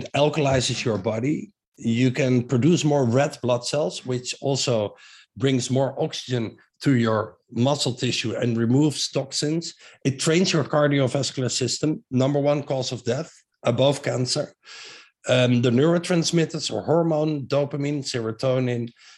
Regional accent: Netherlands; accent: Dutch; English is a second language; I live in Amsterdam. Mm. As you may have heard, my accent, very Dutch accent, and I have 5 kids here

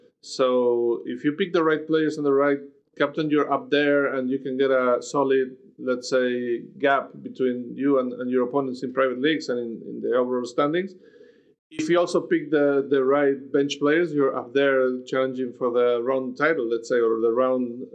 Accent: Seville, Andalusia, Spain; English is a second language; I'm from Sevilla, so I'm used to the heat more than that.

